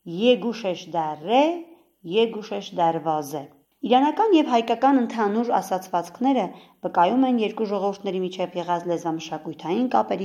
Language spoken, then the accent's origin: Armenian; Armenia; also born or lived in Iran; Հայաստանից, ծնվել եմ Իրանում, մեծացել եմ հայրենիքում